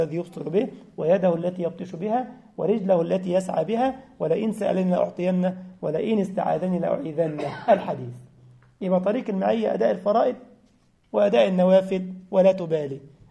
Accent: Egypt; عارفين فرعون ده جسمانه موجود عندنا في مصر

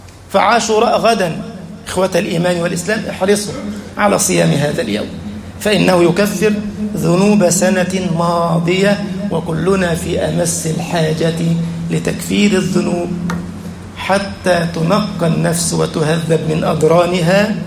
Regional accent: Egypt

